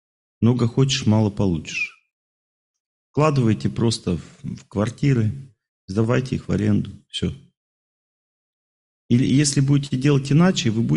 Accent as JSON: {"language": "Russian", "region": "Urals", "country": "Russia", "said": "я с Урала, я с Урала, вот."}